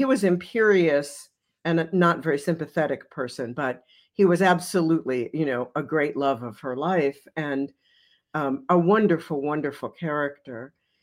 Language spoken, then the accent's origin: English; United States; Now, I'm an American. I'm a modern American. I'm a modern American feminist, and I'm a Jew.